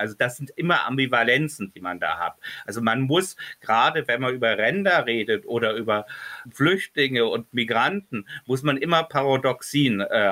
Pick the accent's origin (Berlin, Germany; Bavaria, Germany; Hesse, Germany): Berlin, Germany; East Berlin; Ich bin ja in Ostberlin aufgewachsen, also im geteilten Berlin.